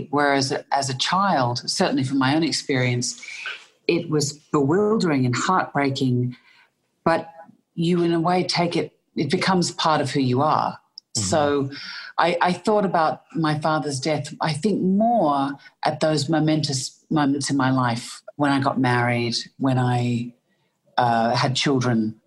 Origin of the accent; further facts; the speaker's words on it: Melbourne, Victoria, Australia; born there; I was born in Melbourne in Australia.